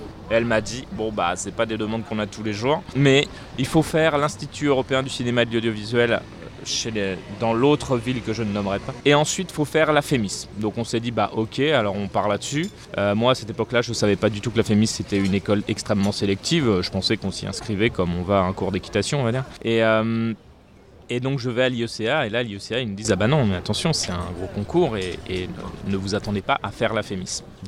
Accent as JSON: {"language": "French", "town": "Saint-Dizier", "region": "Grand Est", "country": "France", "tie": "born or raised there"}